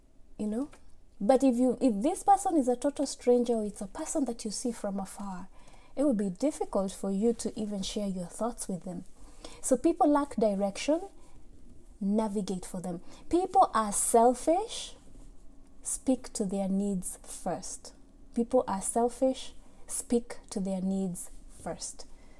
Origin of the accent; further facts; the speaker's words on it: Kenya; But the last 1 week has been the most difficult for all of us as a Kenyan community.